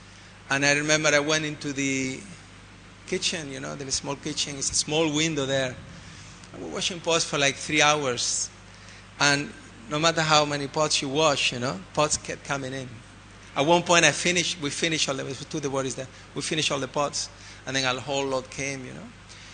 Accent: Andalusia, Spain; You know, I'm from South Spain, you know.

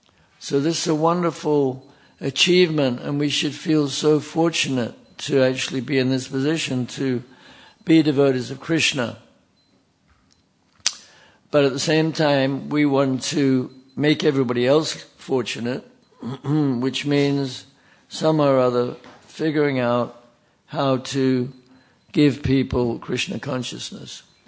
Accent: London, United Kingdom; I mean, I'm from London, personally, and I live in the country, and I have cows.

